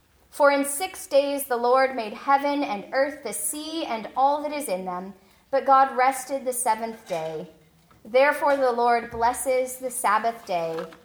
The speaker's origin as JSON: {"language": "English", "region": "Washington", "country": "United States", "said": "And I would swing by the grocery store because I'm from Washington and I could buy wine in the grocery store."}